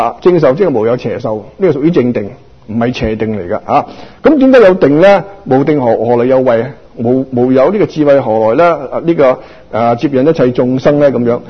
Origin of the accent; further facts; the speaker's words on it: Guangdong, China; 就以我哋廣東人或者唐人去講